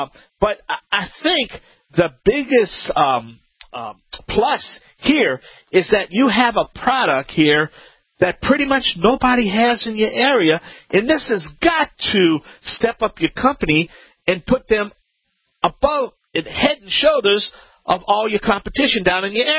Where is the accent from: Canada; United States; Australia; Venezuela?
United States; Louisiana; from the Bayou Land, and this is Home Talk USA